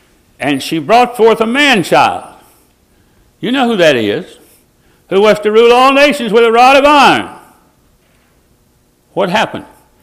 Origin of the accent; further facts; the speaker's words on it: Ireland; I'd make a good one, I'm full of blarney, I'm Irish.